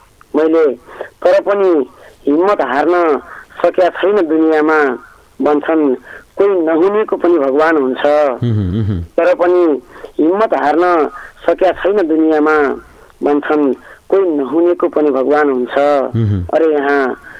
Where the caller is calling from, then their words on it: Gurbhakot, Karnali Province, Nepal; म यता गुरुबाको … सुर्खेतदेखि